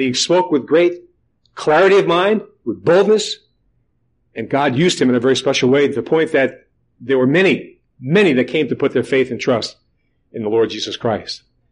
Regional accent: Yonkers, New York, United States; when we were growing up in Yonkers

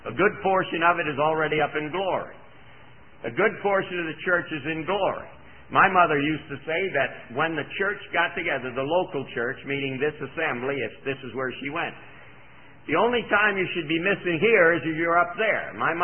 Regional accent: Miami, Florida, United States; When I grew up in Miami, I was baptized at Miami Beach, on the public beach

